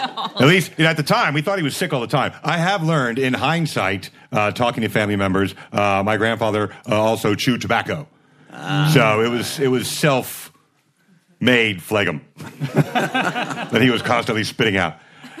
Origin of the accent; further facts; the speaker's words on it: United States; Well, as an American, I believe traditionally we arrive via Normandy Beach.